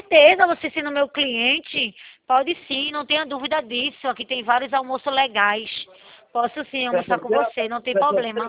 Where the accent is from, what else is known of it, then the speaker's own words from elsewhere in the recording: Recife, Pernambuco, Brazil; Eu moro aqui no Recife. Eu sou do Recife.